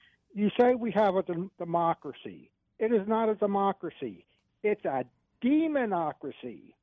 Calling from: Florida, United States; Hello, Garland. … from Florida.

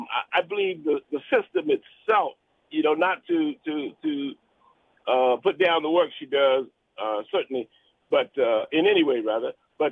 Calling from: Washington, District of Columbia, United States; I'm calling from Southeast Washington, D.C.

